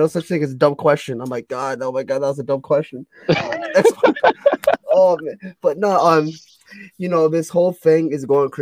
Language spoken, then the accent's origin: English; Connecticut, United States; That was in Connecticut. I'm from Connecticut, and I heard about the show